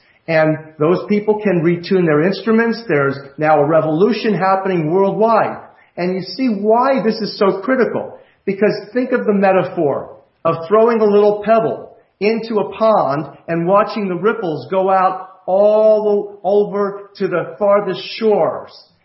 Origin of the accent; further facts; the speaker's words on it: Philadelphia, Pennsylvania, United States; Sherry comes from Philadelphia. I come from Philadelphia.